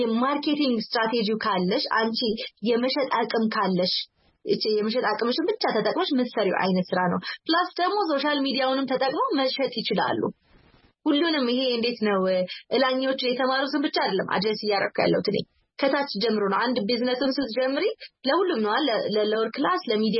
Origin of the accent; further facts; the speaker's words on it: Arba Minch, Southern Nations, Nationalities, and Peoples' Region, Ethiopia; አሁን የአርባ ምንጭ ልጅ ነኝ የክፍለ ሀገር ልጅ ነኝ